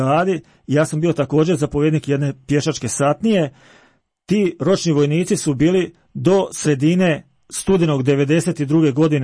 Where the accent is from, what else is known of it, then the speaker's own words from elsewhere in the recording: Antin, Vukovar-Srijem County, Croatia; Ja sam rodom iz Antina.